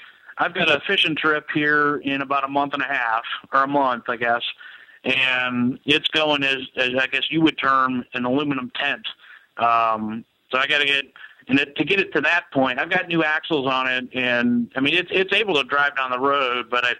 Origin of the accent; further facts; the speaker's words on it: Lima, Ohio, United States; now in Cincinnati, United States; I grew up in Lima, which is real close to Jackson Center.